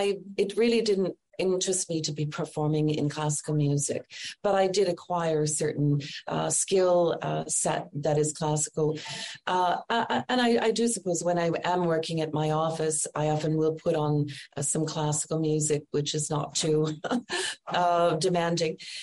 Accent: Manitoba, Canada; moved away; I grew up in Manitoba and I stayed there until I moved to Ontario to work at the Stratford Shakespearean Theatre in 81. And that remains my constant home.

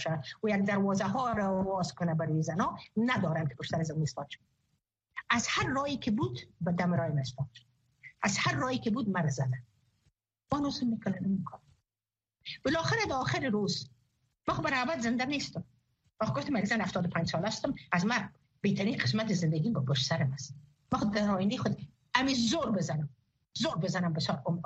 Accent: Afghanistan; من افغان هستم.

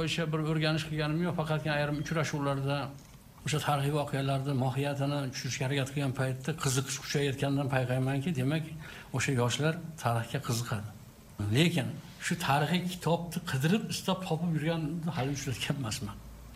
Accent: Uzbekistan; Sen, siz Özbeksiz mi dedim, Özbeğim ben, keyin gaplaşamayız dedim.

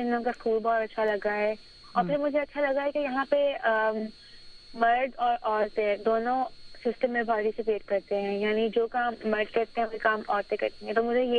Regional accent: Pakistan; now in United States; اور جب میں اپنے پاکستانی کپڑے وغیرہ پہن کے جاتی تھی اسکول میں, تب مجھے لگتا تھا کہ ہاں میں پاکستانی ہوں.

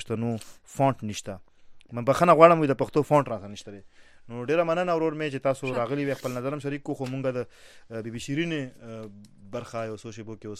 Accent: Mardan, Khyber Pakhtunkhwa, Pakistan; د مردان نیم سټوډنټ يم

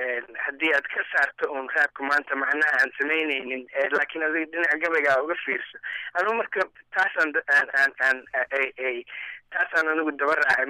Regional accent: Mogadishu, Banaadir, Somalia; Soomaaliya waa meel aad iyo waa waddankeygii, waa aada waa igu weyn tahay, waa meel aan ku koray, waa ku dhashay Muqdisho aan ku koray

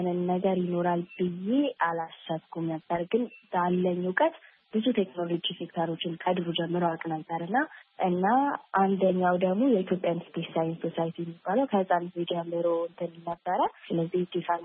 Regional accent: Addis Ababa, Ethiopia; እኔ አዲስ አበባ ነው ተወልጄ ያደኩት።

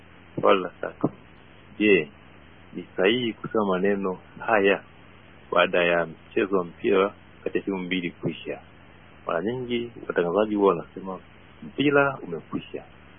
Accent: Songea, Ruvuma, Tanzania; Natokea Songea, Ruvuma, Tanzania.

